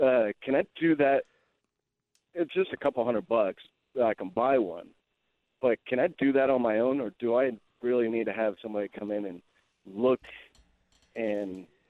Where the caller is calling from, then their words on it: Glendale, Arizona, United States; Glendale.